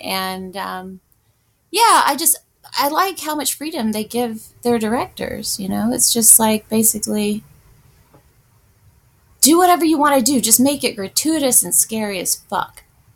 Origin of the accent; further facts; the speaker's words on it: Atlanta, Georgia, United States; it was shot in Atlanta and I'm from Atlanta. Well, I lived there most of my life.